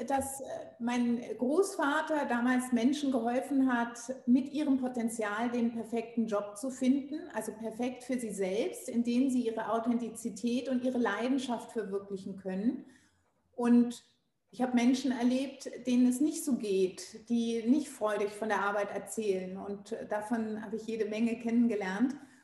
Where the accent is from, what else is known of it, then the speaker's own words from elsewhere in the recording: Freiburg, Baden-Württemberg, Germany; Ja, es hat tatsächlich ganz früh angefangen. Ich komme ursprünglich aus Freiburg